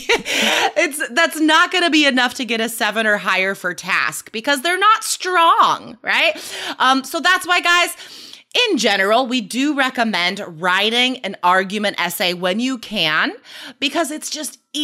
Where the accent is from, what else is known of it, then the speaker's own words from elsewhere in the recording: Nevada, United States; I haven't seen wild horses since I was growing up in Nevada.